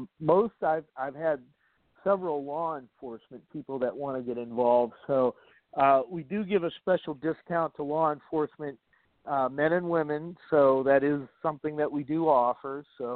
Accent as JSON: {"language": "English", "region": "California", "country": "United States", "said": "You know what? I'm actually from California, so I've been wondering about that myself."}